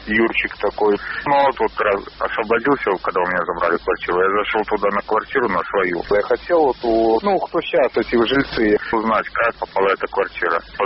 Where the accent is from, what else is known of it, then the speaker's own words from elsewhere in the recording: Soligorsk, Minsk Region, Belarus; Ну, я родился сам в Солигорске, да, и вырос, и жил там, вместе с родителями, все.